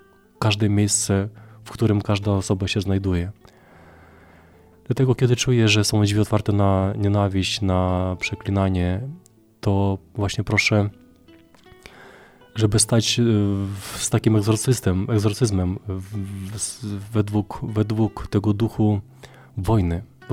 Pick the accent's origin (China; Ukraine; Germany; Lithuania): Ukraine; Polish is a second language; bo jestem z Ukrainy, i to jest ta strefa duchowa.